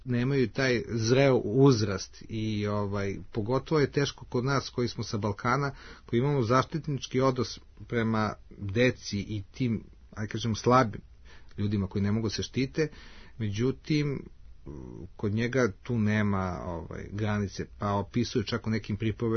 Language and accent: Serbian; Belgrade, Serbia; za mene kao dete koje je rođeno u Beogradu i koje je živio u Beogradu